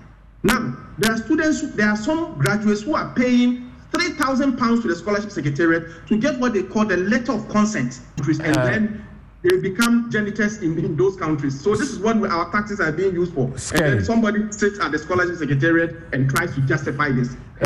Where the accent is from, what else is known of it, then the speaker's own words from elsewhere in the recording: Ghana; English is a second language; I become very sad and very annoyed as a Ghanaian.